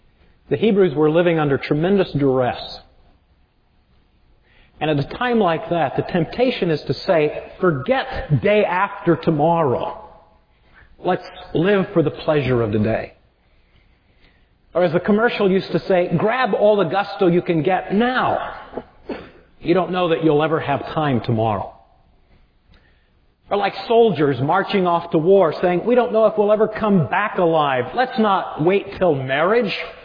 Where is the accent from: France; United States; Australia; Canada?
United States; And that's usually when ja börjar prata po svenska, so that nobody can tell I'm an American too.